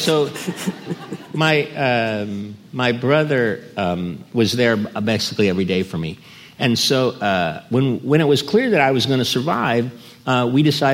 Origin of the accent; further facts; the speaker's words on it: Ohio, United States; I grew up in Ohio in a working class family.